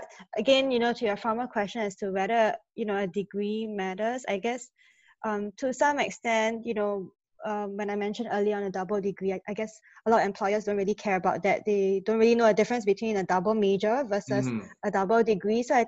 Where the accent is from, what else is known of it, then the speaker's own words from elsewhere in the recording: Singapore; Yeah, I grew up in Singapore. So I studied in Singapore as well, even for my university degree.